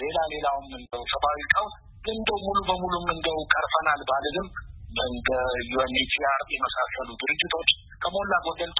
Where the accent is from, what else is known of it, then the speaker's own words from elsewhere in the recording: Addis Ababa, Ethiopia; ያደኩት እንጂ አዲስ አበባ ነው ትምህርት ቤት የጀመርኩት።